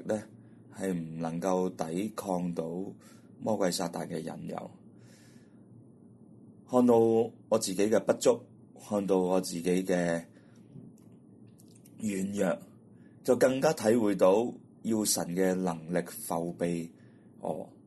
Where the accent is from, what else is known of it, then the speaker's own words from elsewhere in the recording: China; 因为我们很喜欢储钱，我们喜欢储很多的东西，因为我们中国人叫积谷防饥。